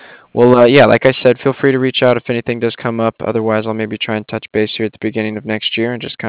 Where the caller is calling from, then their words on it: Cardiff, Wales, United Kingdom; Yeah, so I'm calling from Cardiff.